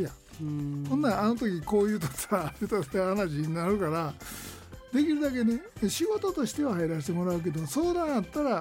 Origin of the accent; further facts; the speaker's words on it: Kyoto, Japan; あ、京都言うでも京都の橋やけど